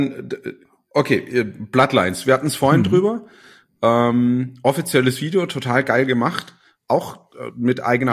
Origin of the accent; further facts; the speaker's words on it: Saarland, Germany; Weil als Saarländer, ich kenne ganz viele Leute